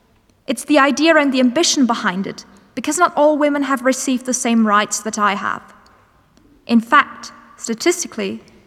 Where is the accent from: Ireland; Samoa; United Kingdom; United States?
United Kingdom; I am from Britain, and I think it is right I am paid the same as my male counterparts.